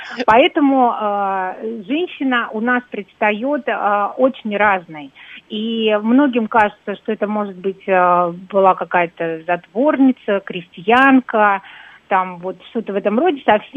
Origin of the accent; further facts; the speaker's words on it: Rostov, Yaroslavl Oblast, Russia; А меня, как коренного жителя Ростова-Великого, например, да